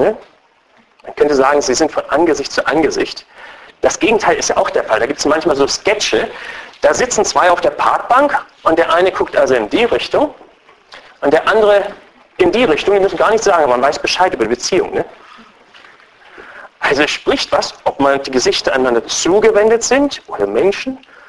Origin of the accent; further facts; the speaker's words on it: Schönermark, Brandenburg, Germany; wir kommen aus Schönermark.